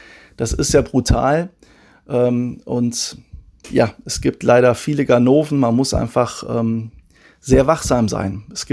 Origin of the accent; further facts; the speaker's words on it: Wuppertal, North Rhine-Westphalia, Germany; also born or lived in Solingen; Ich bin in Solingen geboren, in Wuppertal groß geworden, in einer Missionarsfamilie.